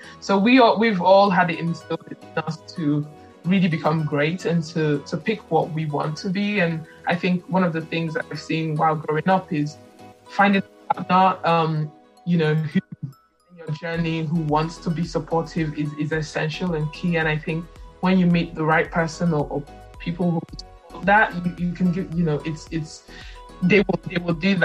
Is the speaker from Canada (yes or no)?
no; Nigeria; I'm a Nigerian and my mom and dad are both Nigerians as well.